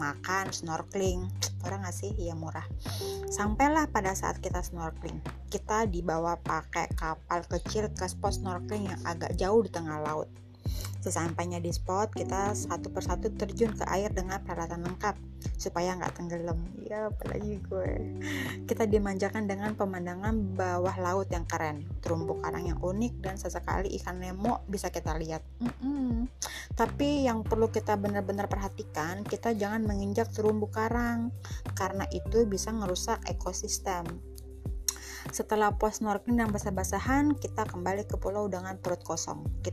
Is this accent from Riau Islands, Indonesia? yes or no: no; Jakarta, Indonesia; pasir pantai yang putih banget yang kita sebagai orang Jakarta gak pernah lihat ada